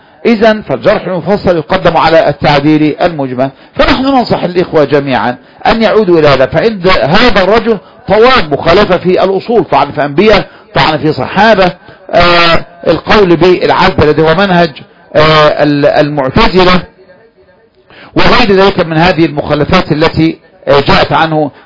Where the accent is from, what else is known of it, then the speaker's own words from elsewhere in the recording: Egypt; وهذا كان فتنة عندنا في مصر